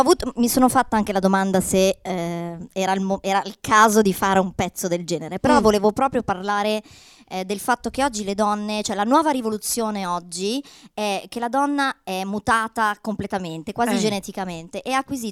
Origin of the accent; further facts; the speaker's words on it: Milan, Lombardy, Italy; Tac, io da milanese.